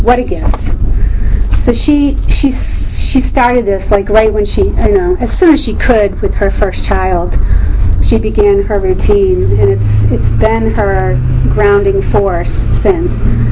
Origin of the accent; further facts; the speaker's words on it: East Coast, United States; now in California, United States; I grew up on the East Coast, Irish, Italian, Catholic. We're like supposed to all be together, and you know, I have a big family.